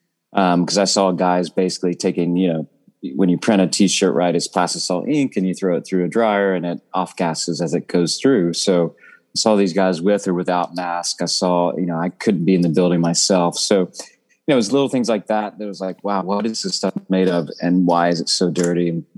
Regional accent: the South, United States; I mean, obviously I grew up in the South, so that was a big cash crop there.

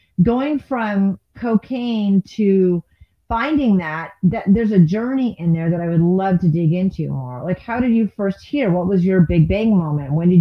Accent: New England, United States; because I was raised in New England and it's very liberal.

